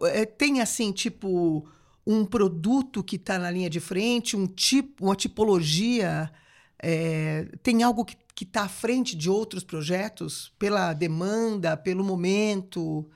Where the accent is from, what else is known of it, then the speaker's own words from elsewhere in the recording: São Paulo, Brazil; sou paulistana